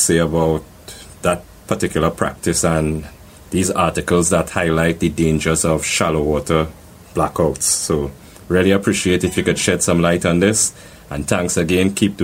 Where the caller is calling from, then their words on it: Trinidad & Tobago; I'm calling from Trinidad and Tobago, the Twin Island Republic in the Caribbean.